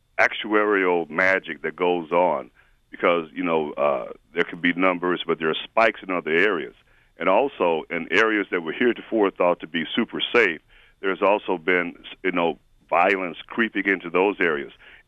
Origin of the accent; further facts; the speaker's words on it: Chicago, Illinois, United States; born there; My folk are from Arkansas. I was born in Chicago, though.